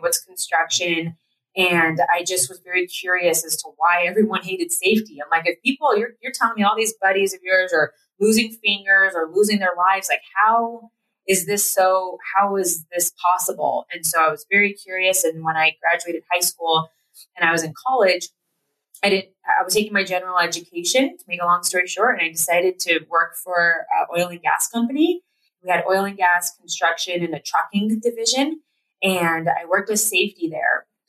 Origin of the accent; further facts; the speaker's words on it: Platteville, Colorado, United States; And we grew up in Platteville, Colorado.